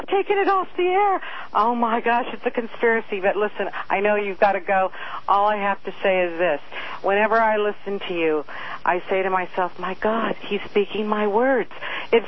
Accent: San Diego, California, United States; I was raised in San Diego.

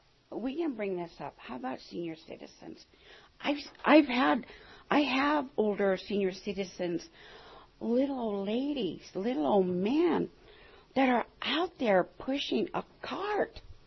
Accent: Las Vegas, Nevada, United States; born there; I was born here in Las Vegas

